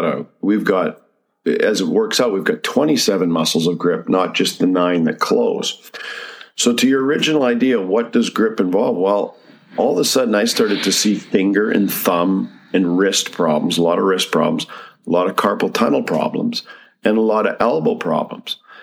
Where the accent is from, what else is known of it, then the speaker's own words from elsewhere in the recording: Medicine Hat, Alberta, Canada; I'm from Medicine Hat originally. That's where I grew up.